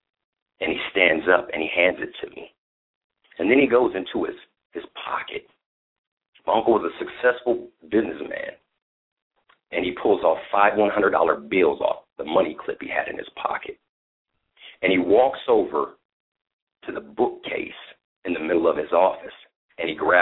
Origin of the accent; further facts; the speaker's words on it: Midwest, United States; moved away as an adult; now in Southern California, United States; I moved to Southern California from the Midwest, and I began to work a job.